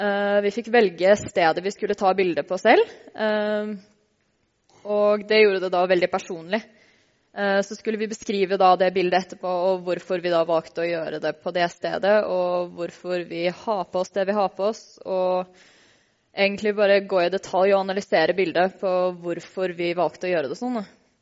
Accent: Moss, Østfold, Norway; hvordan vi forbinder identitet med oss selv og stedet vi da oppvokst på. Det var vi med på i forbindelse med noe som en tradisjon i Moss

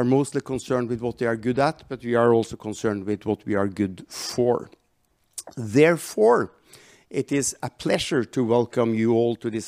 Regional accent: Norway; accent: Scottish and Norwegian; English is a second language; also born or lived in Scotland; They do say that my accent is a fair combination of Scottish and Norwegian. I studied in Scotland before I went back to Norway to study there.

